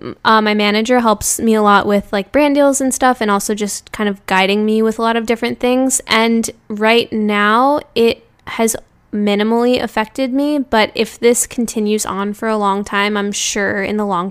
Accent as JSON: {"language": "English", "region": "New York", "country": "United States", "said": "I'm a New Yorker, true and true."}